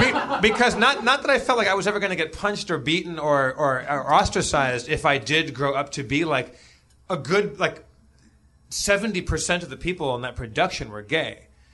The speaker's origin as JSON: {"language": "English", "town": "Los Angeles", "region": "California", "country": "United States", "tie": "born or raised there", "said": "I grew up in Los Angeles."}